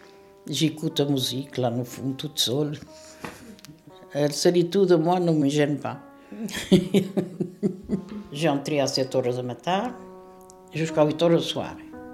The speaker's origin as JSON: {"language": "French", "country": "Portugal", "second_language": "French", "moved": "yes", "lives_now": "France", "said": "Je viens, oui. De Portugal."}